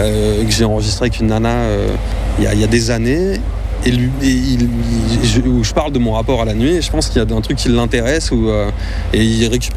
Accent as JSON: {"language": "French", "region": "Nouvelle-Aquitaine", "country": "France", "tie": "born or raised there", "said": "moi j'ai passé mon enfance dans les Landes, à côté de Mont-de-Marsan et tout. Et même à Mimizan, je me rappelle."}